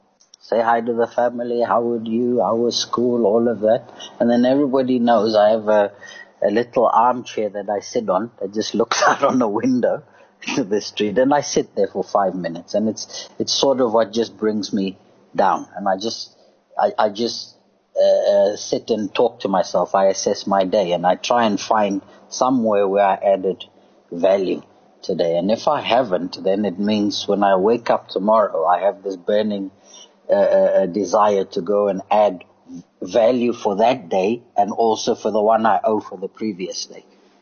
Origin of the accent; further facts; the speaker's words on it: South Africa; now in Sudan; And sad to say as a South African, but the pleasure I have in Sudan is walking around at any time of the day